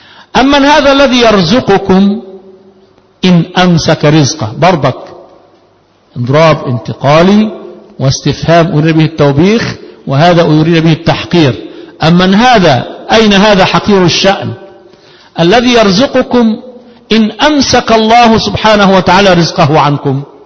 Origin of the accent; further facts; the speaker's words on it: Egypt; ومن الرزق الحسن أن أنا من أبناء مصر ولد في بلد مسلم لأبوين مسلمين في جوار مسلم